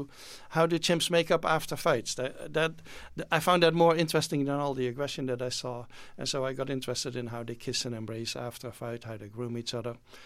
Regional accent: Netherlands; Well, I'm from the Netherlands.

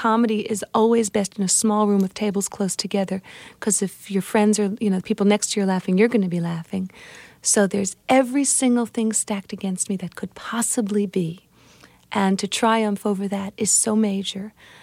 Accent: Miami, Florida, United States; now in New York, United States; I've been in New York for 10 years. I grew up in Miami.

